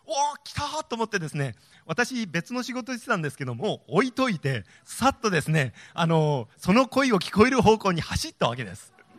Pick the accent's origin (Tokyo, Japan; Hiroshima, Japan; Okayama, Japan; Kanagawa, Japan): Hiroshima, Japan; now in Hokkaido, Japan; 私実は広島出身なのでですね、本当に夏って嫌だっていうイメージしかないんですよ。